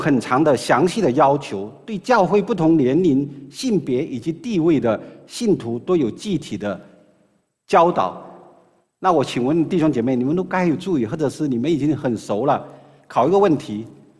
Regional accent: China; 亲爱弟兄姐妹，我们中国人都是什么爱儿女爱胜过爱什么爱丈夫啊

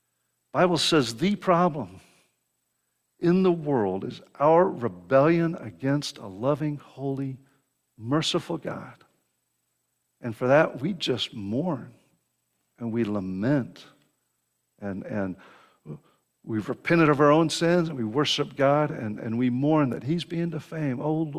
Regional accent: Dallas, Texas, United States; When I was a little boy, I grew up in Dallas. Started off on a farm in Plano. And then we moved into Dallas.

